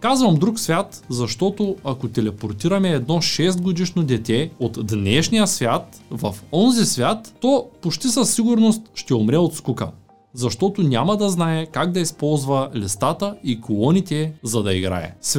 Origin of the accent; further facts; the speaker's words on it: Shumen, Shumen Province, Bulgaria; родния ми град Шумен